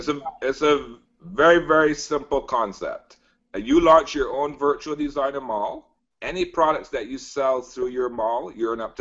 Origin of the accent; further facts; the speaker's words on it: Barbados; We launched our first virtual designer mall in the Caribbean, where I'm from, born and raised in Barbados.